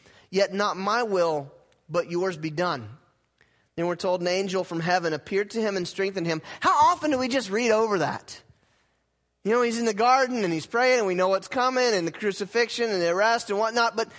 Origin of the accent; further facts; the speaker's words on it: North Carolina, United States; But I grew up in North Carolina. That's not a bad thing.